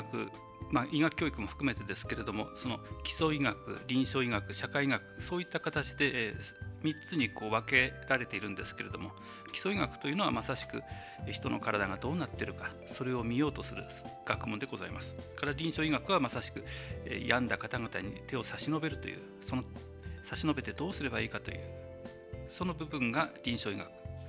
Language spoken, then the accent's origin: Japanese; Iwate, Japan; 私はもともと岩手県生まれの岩手育ちということで、やはり医療人になろうと思って